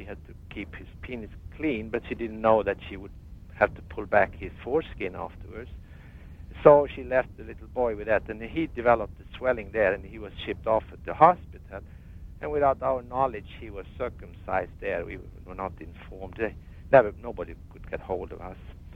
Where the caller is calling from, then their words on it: Madison, Wisconsin, United States; I'm calling from Madison. I'm a European here in this country, and I'm a professor at the university here and also a physiologist.